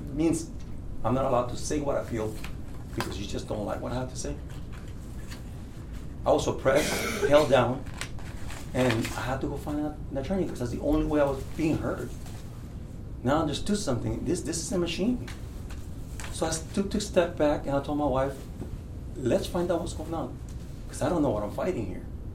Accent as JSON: {"language": "English", "town": "Cypress", "region": "Texas", "country": "United States", "said": "I'm from Cypress, Texas."}